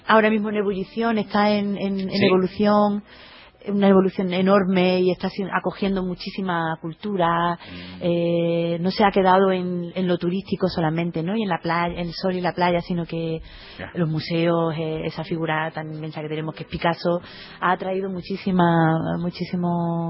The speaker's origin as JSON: {"language": "Spanish", "town": "Málaga", "region": "Andalusia", "country": "Spain", "said": "Soy de Málaga."}